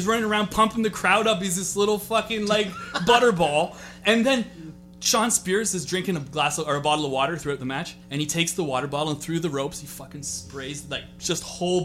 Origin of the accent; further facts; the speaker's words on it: Port Hope, Ontario, Canada; a small, my hometown, okay? Port Hope, Ontario.